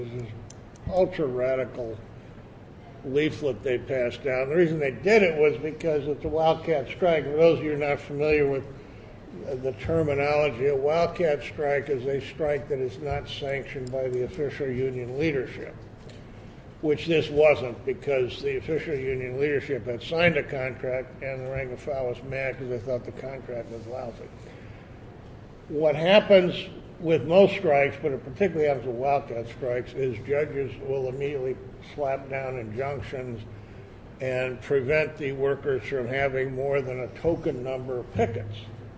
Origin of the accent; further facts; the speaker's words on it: Los Angeles, California, United States; I was born and raised mostly in Los Angeles, California.